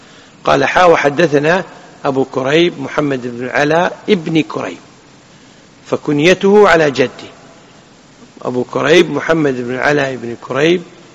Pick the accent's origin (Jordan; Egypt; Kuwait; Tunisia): Kuwait; تعرفون كلمة ملة عندنا في الكويت؟